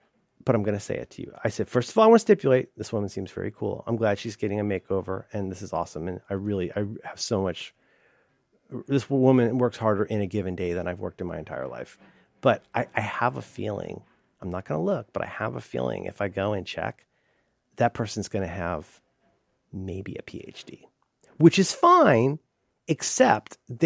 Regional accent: Cincinnati, Ohio, United States; I was raised in Cincinnati, Ohio, born 1966.

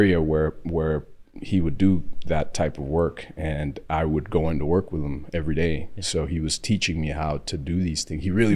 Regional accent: Mexico; But I'm from Mexico originally.

